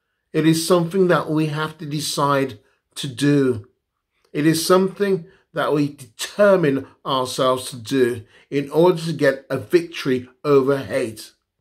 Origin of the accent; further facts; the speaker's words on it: Wolverhampton, West Midlands, United Kingdom; That was my life growing up in Wolverhampton.